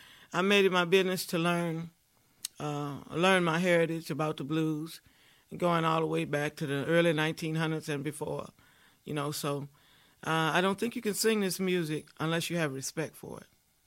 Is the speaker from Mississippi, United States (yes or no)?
yes; West Point, Mississippi, United States; born there; I was born in West Point, Mississippi. Actually, Prairie. Same place that … was born. It's like the suburbs of West Point.